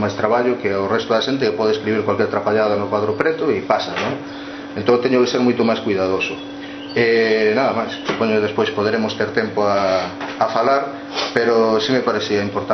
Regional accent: Illa de Arousa, Galicia, Spain; eu que falo con Xeseo, porque son de Illa de Arousa, de al lado deles, non?

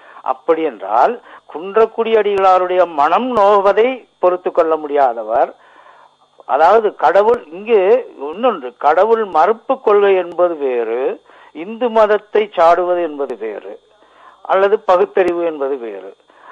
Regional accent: Erode, Tamil Nadu, India; now in Germany; நான் ஜெர்மனியிலிருந்து பேசுறேன். … நான் ஈரோட்டை சேர்ந்தவன்.

